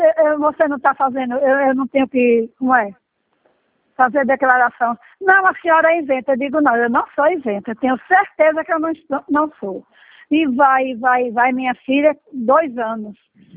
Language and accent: Portuguese; Pernambuco, Brazil; Minha família é quase toda daí. É, aliás, é toda paraibana, só eu que sou pernambucana.